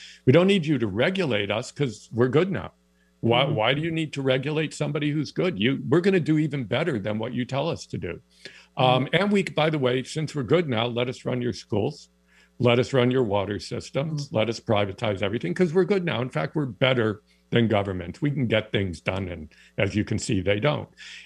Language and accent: English; East Lansing, Michigan, United States; now in Canada; I say this as a U.S. citizen. I live in Canada, but I'm a dual citizen. I grew up in East Lansing, Michigan.